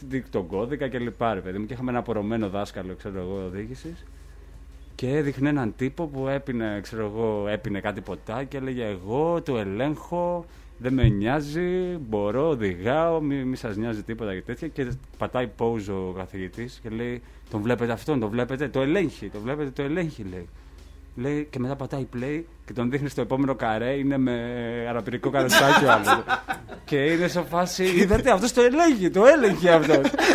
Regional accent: Brahami, Attica, Greece; Μεγάλωσα στην Μπραχάμη.

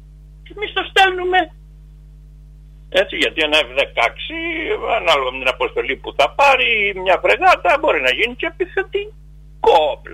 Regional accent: Crete, Greece; όταν έκανα κάποιες κουβέντες στην Κρήτη, ας πούμε, στην πατρίδα μου.

